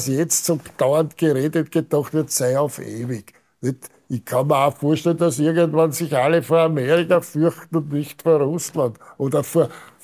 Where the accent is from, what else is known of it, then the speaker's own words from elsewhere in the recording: Vienna, Austria; weil ich komme ja aus Wien, aus dem zweiten Bezirk